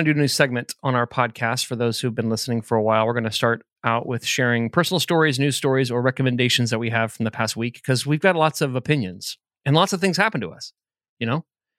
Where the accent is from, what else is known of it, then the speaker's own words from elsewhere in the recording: Fishers, Indiana, United States; So the Fishers, my hometown, the town I live in, Fishers Health Department called me